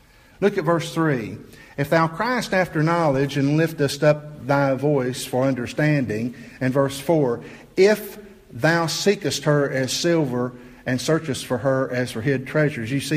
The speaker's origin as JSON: {"language": "English", "town": "Chattanooga", "region": "Tennessee", "country": "United States", "tie": "born or raised there", "said": "although I grew up in Chattanooga area."}